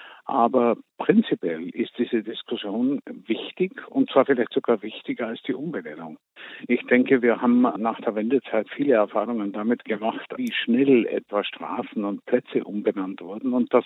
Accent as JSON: {"language": "German", "region": "Vienna", "country": "Austria", "tie": "born there", "said": "Ich habe in meiner Geburtsstadt Wien erlebt"}